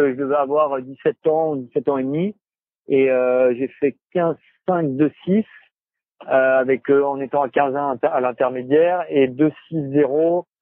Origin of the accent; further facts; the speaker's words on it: Cannes, Provence-Alpes-Côte d'Azur, France; De Cannes.